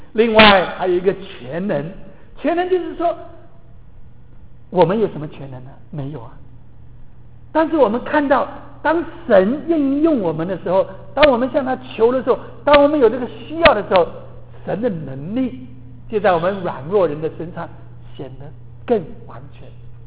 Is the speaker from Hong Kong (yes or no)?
no; Taiwan; 我1950年诞生在台湾出生，小时候没有穿鞋子的，从小光着脚丫子跑的，